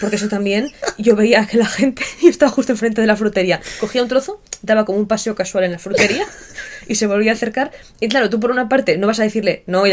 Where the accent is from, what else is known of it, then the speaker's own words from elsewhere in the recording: Asturias, Spain; señor, es que yo soy de Asturias.